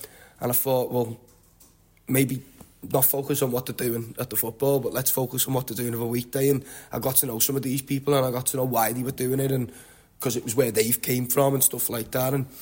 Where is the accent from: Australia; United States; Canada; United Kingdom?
United Kingdom; Liverpool, North West England; I'm from the north end of the city, I'm from Croxford, West Derby, but I actually went to school in the south end because I passed an exam. I went to school in St Margaret's